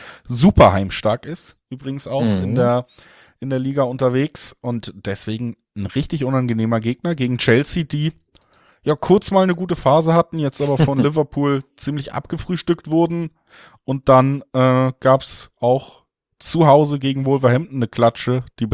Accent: Cologne, North Rhine-Westphalia, Germany; Weiberfastnacht, sage ich als Kölner, kann man selber entscheiden.

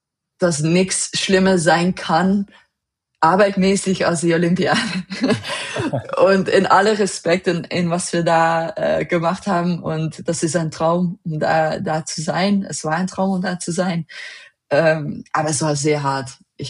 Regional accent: Netherlands; German is a second language; now in Germany; Ich bin eine Holländerin, ich wohne so halb in Deutschland

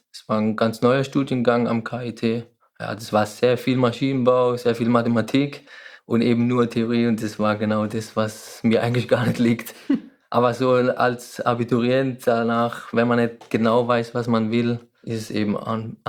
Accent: Walldorf, Baden-Württemberg, Germany; Ich komme aus Walldorf und arbeite eben beim Unternehmen Heidelberger Druckmaschinen AG.

